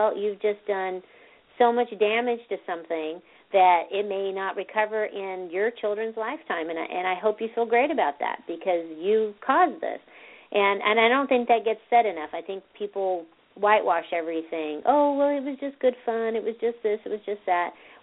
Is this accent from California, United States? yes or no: yes; California, United States; Just because I'm from California doesn't mean I'm a hippie.